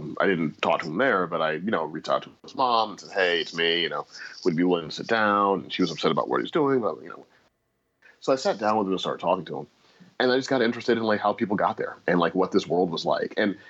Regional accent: St. Louis, Missouri, United States; And I had a friend that I grew up with in St. Louis who I hadn't connected with for a long time. And when I returned to St. Louis, he'd become a skinhead.

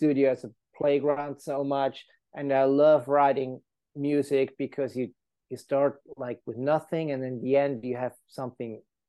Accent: Switzerland; now in United States; I grew up in Switzerland, fell in love with American roots music of all kinds.

